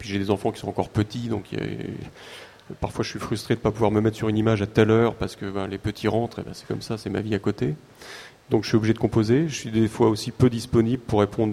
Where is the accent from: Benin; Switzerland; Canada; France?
France; Normandy; Et puis moi, je suis normand, donc il pleut souvent, il fait très sombre assez tôt.